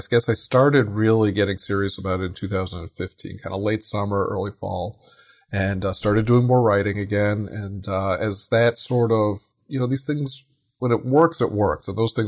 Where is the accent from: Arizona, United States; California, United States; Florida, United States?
Arizona, United States; Phoenix; And I'm from Phoenix. I live in Phoenix. I moved back to Phoenix